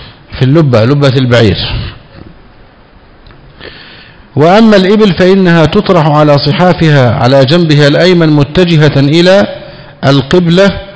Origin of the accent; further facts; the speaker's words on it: Egypt; عندنا في مصر في القاهرة